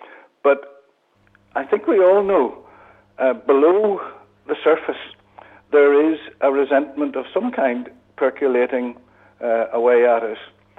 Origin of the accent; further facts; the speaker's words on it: Belfast, Northern Ireland, United Kingdom; I'm from East Belfast, I know it well.